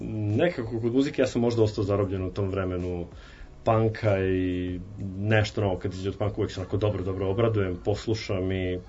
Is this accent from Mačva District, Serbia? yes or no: yes; Šabac, Mačva District, Serbia; Pošto sam odrastao u Šapcu, mi smo imali dva mesta, zvali se Princ i Raketa.